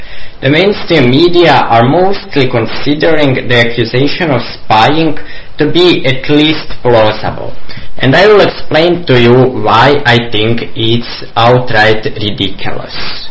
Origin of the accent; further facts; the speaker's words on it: Croatia; from Croatia.